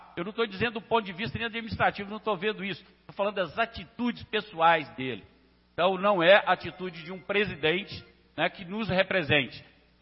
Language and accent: Portuguese; Brazil; nós somos aqui, nós somos brasileiros e é o nosso presidente realmente